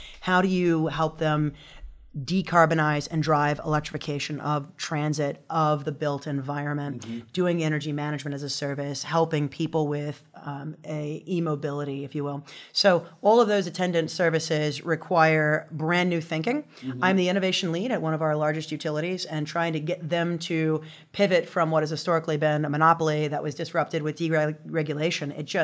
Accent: Louisiana, United States; And so just growing up in Louisiana, which is the moniker is the sportsman's paradise, it's a beautiful place.

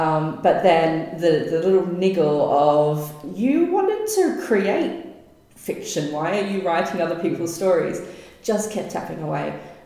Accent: Adelaide, South Australia, Australia; I grew up in Adelaide in the 80s. I was born in the late 70s. So I was very much in the 80s and 90s growing up.

